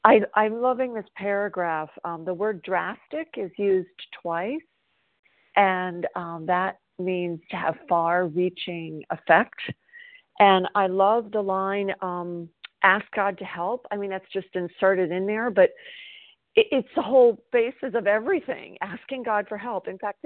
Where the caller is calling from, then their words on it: South Carolina, United States; I'm a recovered compulsive overeater, and I'm calling from South Carolina